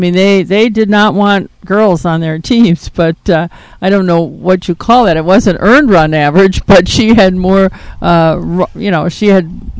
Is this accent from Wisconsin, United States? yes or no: yes; Wisconsin, United States; when we grew up in Wisconsin, there wasn't Little League in my hometown either.